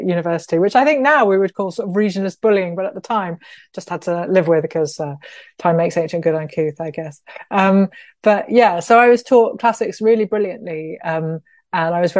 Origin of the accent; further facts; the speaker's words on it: Birmingham, West Midlands, United Kingdom; moved away; I went to King Edward VI High School for Girls in Birmingham. I grew up in Birmingham and I know I've been gone a long time now